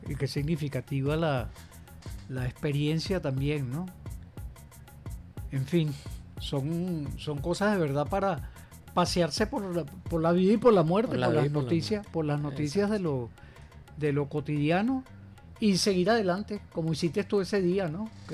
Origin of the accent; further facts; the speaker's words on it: Caracas, Capital District, Venezuela; born there; Yo casi siempre digo menos yo, porque yo nací en mi casa, en el Polvorín y la Pastora.